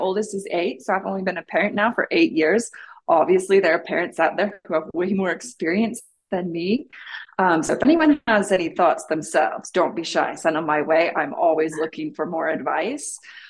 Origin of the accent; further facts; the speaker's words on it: Salt Lake City, Utah, United States; as you said. Most people would know me from my 2002 abduction. I grew up in Salt Lake City, Utah. I grew up in a nice neighborhood.